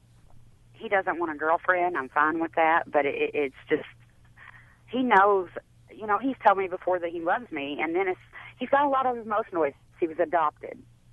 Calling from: Kentucky, United States; I'm not calling from Florida. I'm calling from Kentucky.

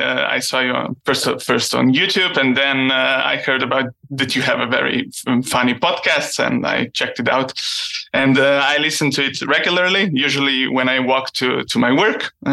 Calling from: Slovenia; English is a second language; I'm coming from Slovenia. So this is a very small country near Italy and right under the Austria. So Central Europe.

